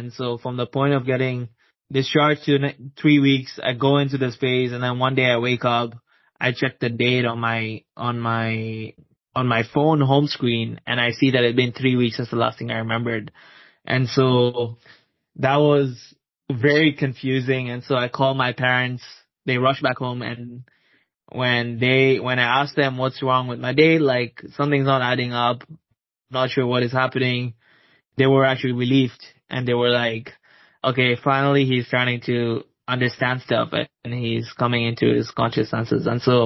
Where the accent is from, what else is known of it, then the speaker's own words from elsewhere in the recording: Tanzania; So as I mentioned, I grew up in East Africa. I was born and raised in Tanzania, and Tanzania is very different from Canada.